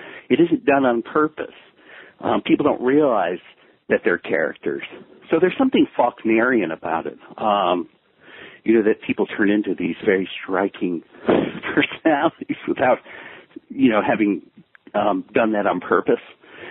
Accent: Memphis, Tennessee, United States; also born or lived in Ohio; well, I wasn't born there, but raised there.

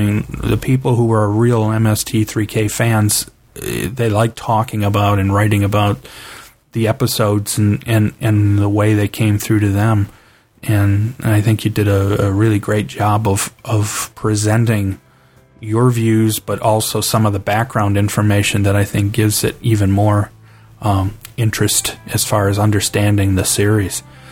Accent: Cleveland, Ohio, United States; I grew up in Cleveland, Ohio.

